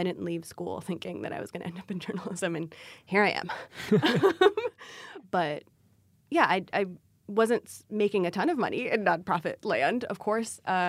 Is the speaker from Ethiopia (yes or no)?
yes; Ethiopia; first language Amharic; English is a second language; interviews that I had done in Amharic, which is technically my first language, but which I don't speak certainly with, like, I don't speak as well as I speak English.